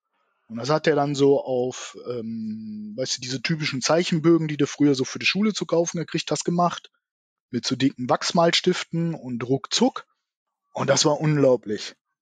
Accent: Duisburg, North Rhine-Westphalia, Germany; Ja, ich komme aus Duisburg.

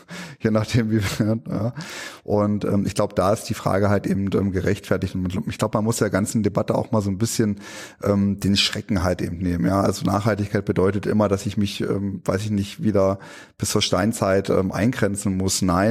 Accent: East Germany, Germany; Ich komme aus dem Osten, ich darf das sagen.

